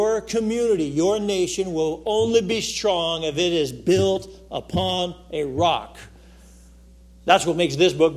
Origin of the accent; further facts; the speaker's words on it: Colorado Springs, Colorado, United States; When we got married, we moved back to my hometown, which is Colorado Springs, Colorado.